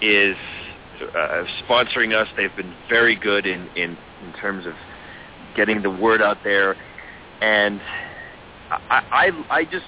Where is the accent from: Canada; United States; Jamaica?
Canada; Toronto, Ontario; Yeah, it really is great, and it's my hometown. So it's nice to be here and have my parents be able to come to the show